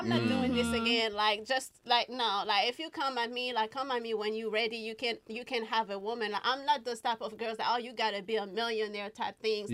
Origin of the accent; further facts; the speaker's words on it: Detroit, Michigan, United States; I'm from Detroit.